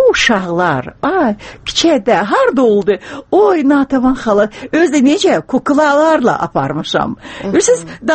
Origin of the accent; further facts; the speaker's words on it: Baku, Azerbaijan; born there; Mən Bakını çox sevirəm. İnanırsınız, anadan olmuşam Bakıda. Mənim qızım da Bakıda.